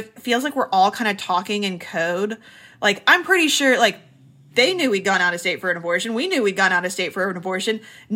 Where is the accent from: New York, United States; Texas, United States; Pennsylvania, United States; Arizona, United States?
Texas, United States; I'm from Texas. I'm an eighth generation Texan. And to be feeling like I need to escape the state was just a bizarre sensation.